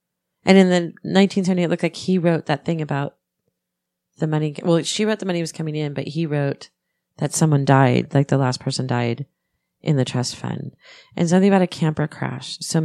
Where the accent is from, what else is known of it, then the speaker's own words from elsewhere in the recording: Pennsylvania, United States; And then I love this because I'm from Pennsylvania, and it says, I know Pittsburgh will win